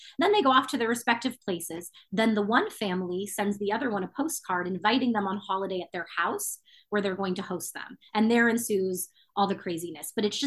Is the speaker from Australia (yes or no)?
no; England, United Kingdom; And then I'm English